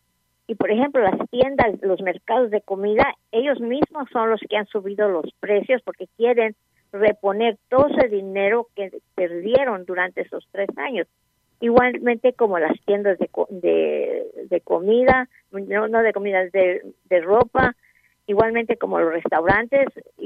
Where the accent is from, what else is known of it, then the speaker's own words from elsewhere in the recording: Texas, United States; yo nací en Texas y lo que está pasando en la frontera nunca va a cambiar, porque yo soy era del Valle de Río Grande. Toda esa parte de Texas es pura gente mexicana, muchos nacidos allí